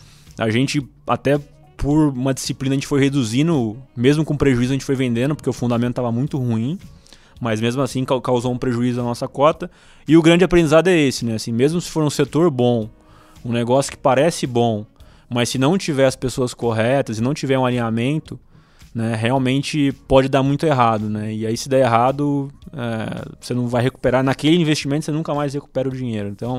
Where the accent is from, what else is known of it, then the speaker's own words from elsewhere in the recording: São José do Rio Preto, São Paulo, Brazil; now in São Paulo, Brazil; Eu sou de São José do Rio Preto, já queria vir para São Paulo, vim com 17, no caso.